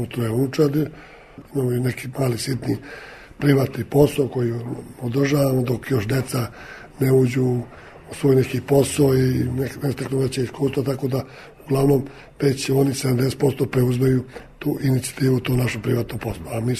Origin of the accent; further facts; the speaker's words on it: Srpska Crnja, Vojvodina, Serbia; born there; Rođen sam u Srpskoj Crni